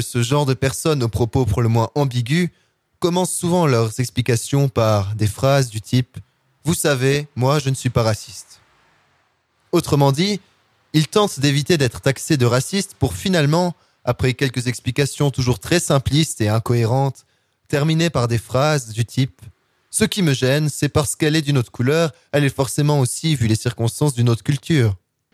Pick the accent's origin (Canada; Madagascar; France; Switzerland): Switzerland; Geneva; Je suis genevoise d'origine bernoise, mariée à un grec naturalisé suisse.